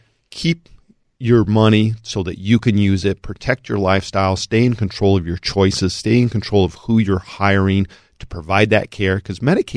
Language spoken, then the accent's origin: English; Colorado, United States; I grew up in the San Luis Valley and we had a lot of snow, but it was a dry snow.